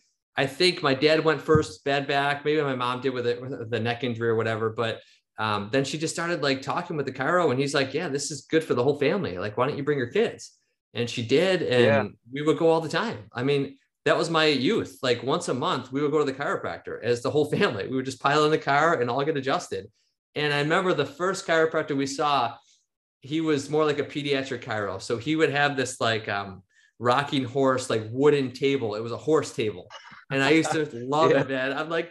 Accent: Angola, New York, United States; born and raised in Angola, New York, south of Buffalo, small town USA.

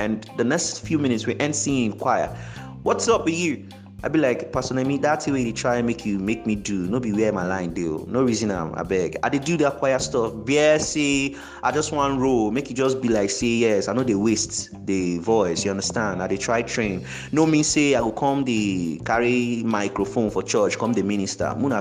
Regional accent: Olo, Imo, Nigeria; I am a gospel music artist. I'm from Imo State, Olo precisely.

